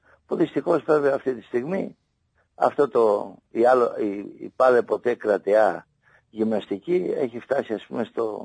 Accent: Patras, Western Greece, Greece; η πατρίδα μου, η Πάτρα βοήθησε σε αυτή την προσπάθεια

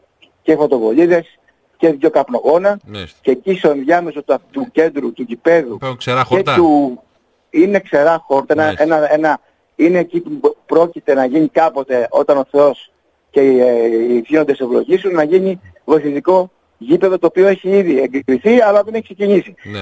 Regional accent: Western Greece, Greece; φυσικά εδώ για το χωριό μου, για την Αχαγιά μιλάω.

